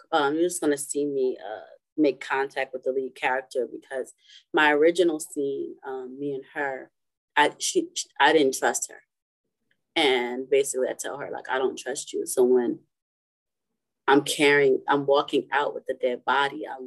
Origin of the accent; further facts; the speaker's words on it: Willingboro, New Jersey, United States; because I'm from Willingboro, so it's a small town outside of Trenton, and we're like an hour and a half from New York and like 30 minutes from Philadelphia.